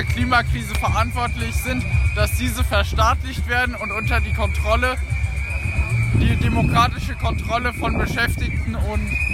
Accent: Germany; Ich komme aus Deutschland

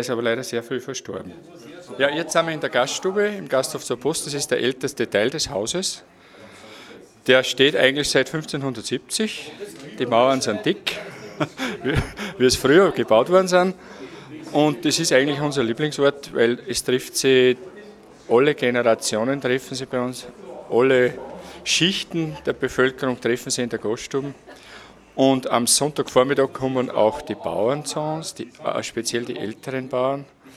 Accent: Eugendorf, Salzburg, Austria; also born or lived in Seekirchen; ich bin in Seekirchen geboren, in Eugendorf, Nachbarort, aufgewachsen, in landwirtschaftliche Verhältnisse

